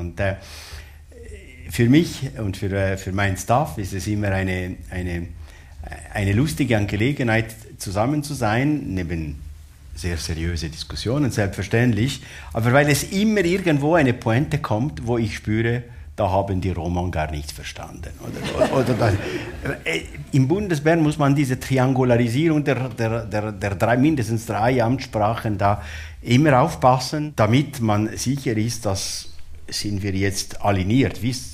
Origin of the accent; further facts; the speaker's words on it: Ticino, Switzerland; Und da muss man sich eben als Tessiner, wie gesagt, es ist nicht ganz einfach.